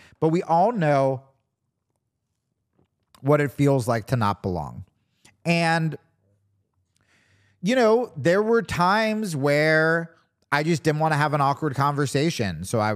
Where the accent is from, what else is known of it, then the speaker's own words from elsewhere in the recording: Hawaii, United States; I was just like, you know, I'm Hawaiian.